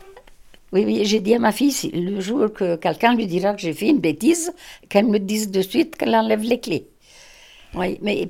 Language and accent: French; Ouessant, Brittany, France; born there; Je suis née à Ouessant, dans cette maison.